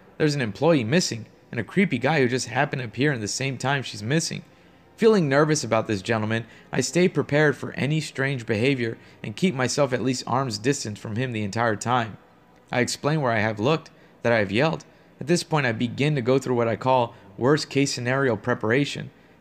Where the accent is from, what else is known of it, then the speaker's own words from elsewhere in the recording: Nebraska, United States; it's the best value hotel in my hometown, which is back in Nebraska.